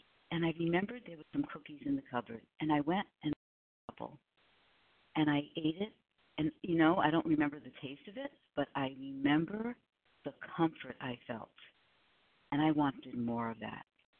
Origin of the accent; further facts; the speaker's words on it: Rhode Island, United States; I'm originally from Rhode Island, my home, and love my friends in Rhode Island and my family. But I came from a big family